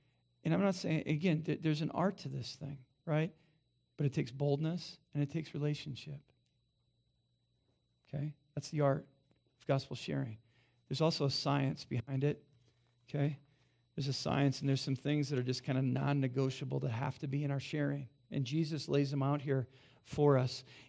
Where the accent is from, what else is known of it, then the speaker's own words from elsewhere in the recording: Durango, Colorado, United States; I'm from Durango.